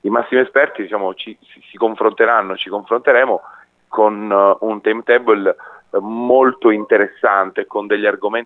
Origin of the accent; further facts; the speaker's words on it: Calabria, Italy; Io lavoro a Latina, all'ICOS di Latina, però organizzo questo evento in Calabria, che è la mia terra d'origine